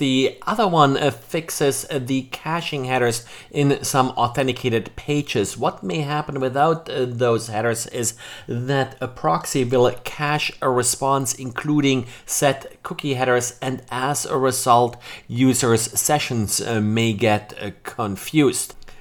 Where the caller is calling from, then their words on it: Jacksonville, Florida, United States; I'm today recording from Jacksonville, Florida.